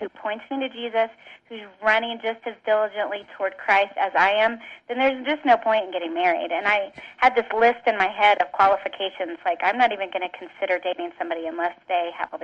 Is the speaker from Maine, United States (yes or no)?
no; Greensboro, North Carolina, United States; I'm from Greensboro, North Carolina.